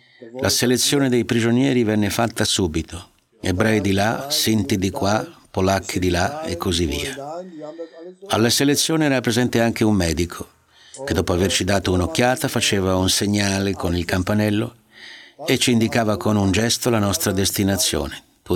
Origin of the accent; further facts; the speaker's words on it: Berlin, Germany; also born or lived in Prussia; Sono nato in Prussia, ma sono cresciuto a Berlino, dove andavo anche a scuola.